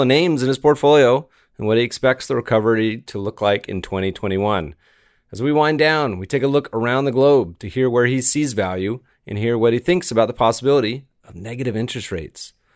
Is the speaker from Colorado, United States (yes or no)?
yes; Colorado, United States; also born or lived in North Carolina, United States; And I grew up mostly in Colorado, but also in North Carolina too, and went to my formative sort of middle high school years in North Carolina.